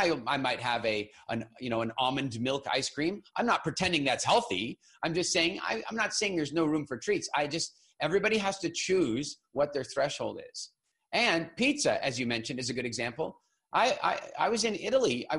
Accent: South Africa; born there; as we mentioned earlier, I was born in South Africa.

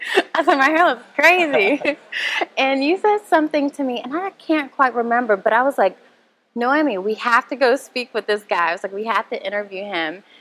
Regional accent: Atlanta, Georgia, United States; now in New York, United States; I'm from Atlanta. I have moved to New York.

